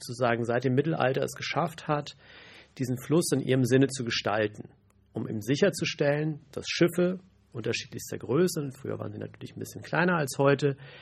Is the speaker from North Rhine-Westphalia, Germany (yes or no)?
no; Hamburg, Germany; Ich bin Romangeograf und bin in Hamburg aufgewachsen, das wird auch noch relevant später